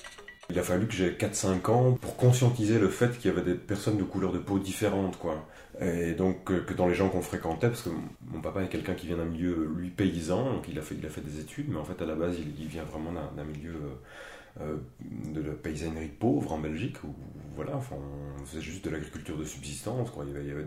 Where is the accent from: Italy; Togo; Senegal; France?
Senegal; moved away; Moi, j'ai grandi en Afrique avec mes parents, au Sénégal, où mon papa travaillait comme coopérant.